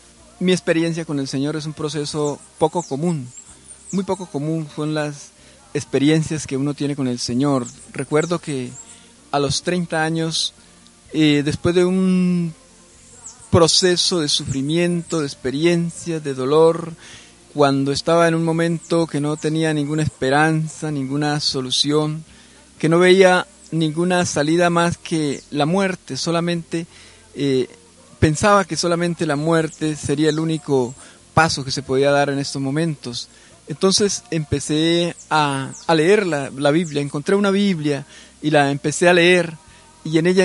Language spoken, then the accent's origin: Spanish; Tauramena, Casanare, Colombia; now in Ortega, Colombia; soy colombiano, natural de un hermoso pueblo allá en el departamento de Casanare, llamado Tauramena Casanare. Actualmente tengo 51 años